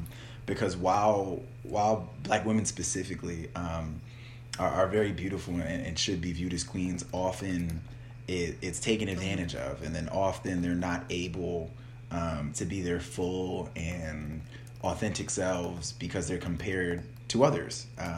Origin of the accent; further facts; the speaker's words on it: New York City, New York, United States; When I was younger, I grew up in Harlem, in the city